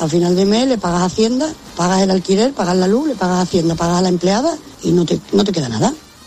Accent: Málaga, Andalusia, Spain; de Málaga

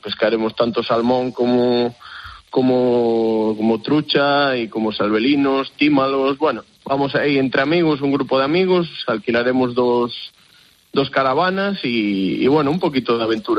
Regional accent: Galicia, Spain; yo soy mucho de mi tierra, me tira mucho Galicia. Y me tira mucho los míos.

